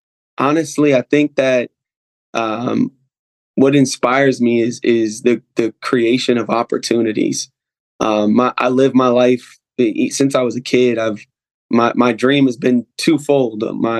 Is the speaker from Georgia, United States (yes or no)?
no; Maryland, United States; moved away as an adult; now in Virginia, United States; Originally from Maryland. Grew up in Southern Maryland.